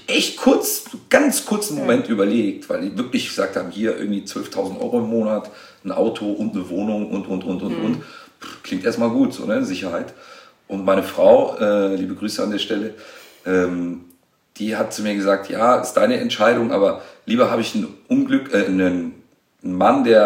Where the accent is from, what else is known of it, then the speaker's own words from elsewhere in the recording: Tunisia; aber er ist Marokkaner und ich bin Tunesier